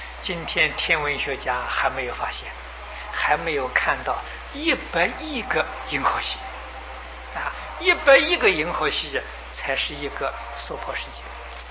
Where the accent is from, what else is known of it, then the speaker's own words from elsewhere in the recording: China; 海神、江神、河神都是属于水神，我们中国人称作龙王。